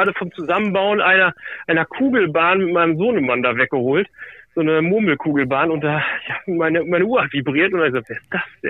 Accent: Münster, North Rhine-Westphalia, Germany; now in Bad Oeynhausen, Germany; ich bin gebürtiger Münsteraner und ich wohne jetzt in Bad Oeynhausen, der Liebe wegen, und es ist ja so eine Diaspora hier.

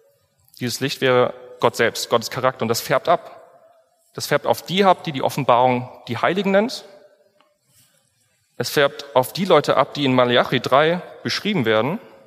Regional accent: Kassel, Hesse, Germany; mit den Freunden vergleiche, die jetzt nichts mit Gott so groß zu tun haben, aus meiner Heimat zum Beispiel, aus Kassel

